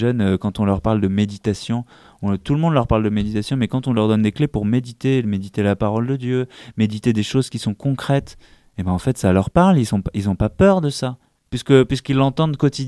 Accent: Occitanie, France; now in Paris, France; je viens de la province, hein, je viens de l'Ariège, mais maintenant que je suis à Paris

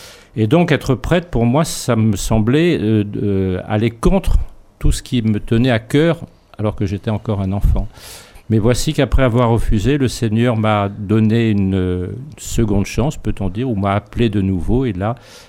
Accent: Pau, Nouvelle-Aquitaine, France; born there; Je suis né à Pau, effectivement, 39 km de Lourdes.

